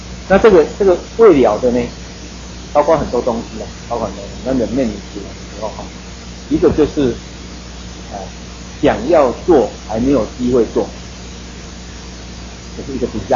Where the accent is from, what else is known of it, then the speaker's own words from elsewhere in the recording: Taiwan; 但是我们知道说有时候我们台湾人会这样子